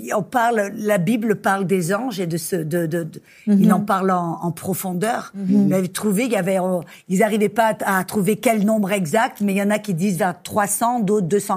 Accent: Aix-en-Provence, Provence-Alpes-Côte d'Azur, France; also born or lived in Cannes; Ben, je suis née à Aix-en-Provence. Et puis, à l'âge de 17 ans, ben, je suis partie sur la Côte d'Azur.

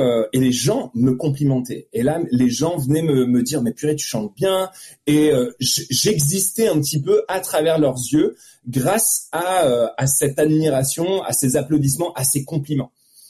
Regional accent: Hauts-de-France, France; je suis un ch'ti, ou en tout cas, je suis né dans le nord de la France. J'ai fait mes 20 premières années dans le nord de la France.

